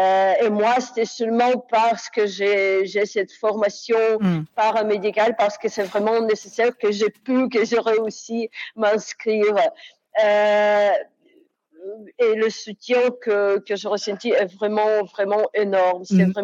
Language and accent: French; Kyiv, Ukraine; French is a second language; dès que ma mère m'avait appelé en disant qu'il y avait des bombardements de ma ville natale, de la capitale de Kiev